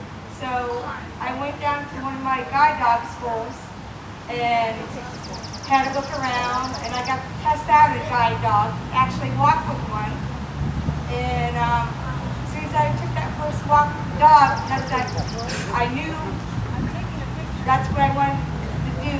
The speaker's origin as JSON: {"language": "English", "town": "Kent", "region": "Ohio", "country": "United States", "said": "I'm from Kent, Ohio."}